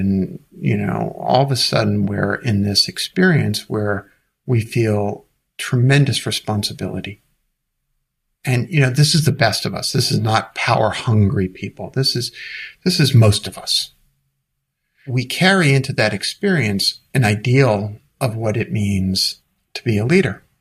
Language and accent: English; Brooklyn, New York, United States; accent: Brooklyn; At the risk of sounding like a fool, I'm going to quote Shakespeare with my Brooklyn accent.